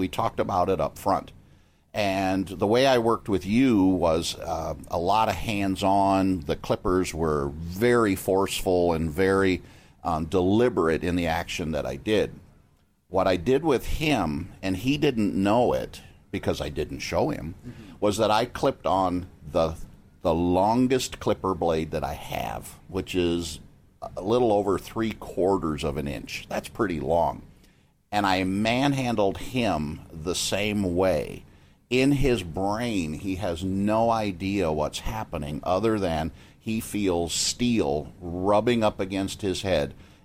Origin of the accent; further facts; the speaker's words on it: Ohio, United States; now in Chicago, United States; I'm from Ohio.